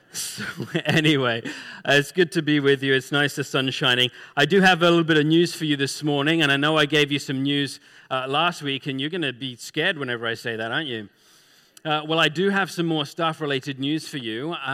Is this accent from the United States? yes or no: no; England, United Kingdom; And I'm from England.